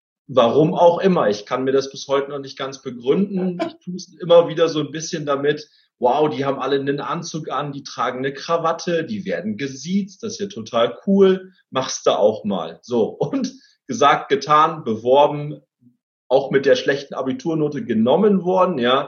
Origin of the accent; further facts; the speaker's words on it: Cloppenburg, Lower Saxony, Germany; ich bin in Kloppenburg groß geworden. Kloppenburg ist eine Kleinstadt im schönen Bundesland Niedersachsen. Ich bin dort groß geworden mit meinen Eltern, mit meinen beiden Geschwistern.